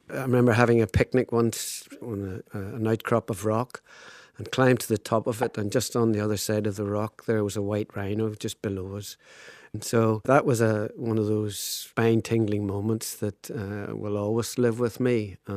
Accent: Holywood, Northern Ireland, United Kingdom; moved away as an adult; now in South Africa; Yes, well, I'm from Hollywood in County Down. Lived there until the Troubles kicked off, and In 1975, just after being married, my wife and I emigrated to South Africa

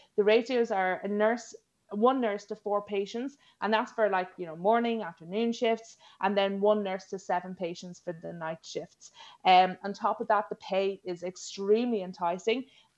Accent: Ireland; moved away as an adult; as an Irish expat, nobody wants to leave their country. I didn't want to leave Ireland either particularly, but you know, I was in my mid-20s.

